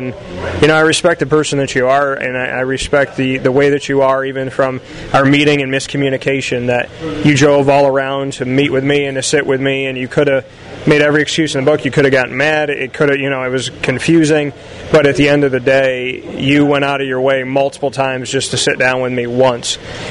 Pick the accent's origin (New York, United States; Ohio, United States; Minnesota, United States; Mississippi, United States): New York, United States; Syracuse; I'm born and raised in Syracuse. I love the people here. I love the community here.